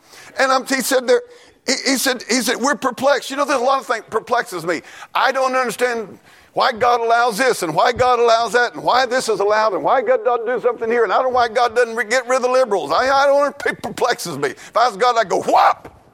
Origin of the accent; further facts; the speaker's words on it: United States; I look at myself, I ain't nothing but a sissy. I'm an American sissy.